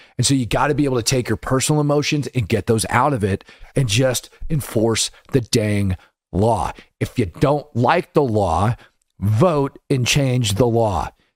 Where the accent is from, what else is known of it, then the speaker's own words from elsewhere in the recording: United States; I'm an American. I got to abide by the damn law.